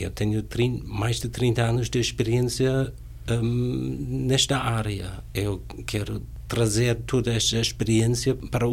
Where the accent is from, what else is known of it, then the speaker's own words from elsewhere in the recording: Germany; Portuguese is a second language; moved away as an adult; Inglaterra, porque não foi possível na altura encontrar um sítio para aprender na Alemanha, que é o meu país de origem.